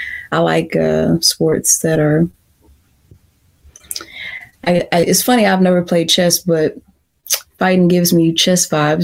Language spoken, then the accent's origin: English; St. Louis, Missouri, United States; like she's from Tahiti, I'm from St. Louis